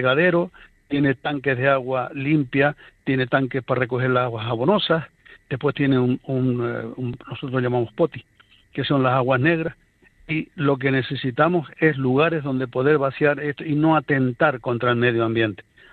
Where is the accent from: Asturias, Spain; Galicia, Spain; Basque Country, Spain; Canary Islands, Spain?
Canary Islands, Spain; con el territorio fragmentado que somos las Islas Canarias, que yo no lo cambio por el continente